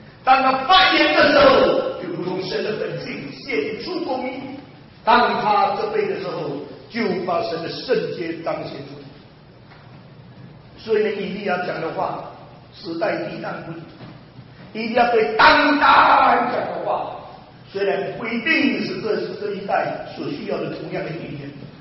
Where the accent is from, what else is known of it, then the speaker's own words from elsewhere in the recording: China; 我身为中国人